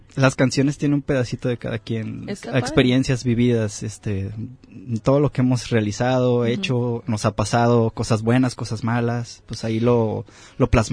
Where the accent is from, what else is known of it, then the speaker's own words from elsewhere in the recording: Puerto Vallarta, Jalisco, Mexico; Sí, todos somos de Vallarta.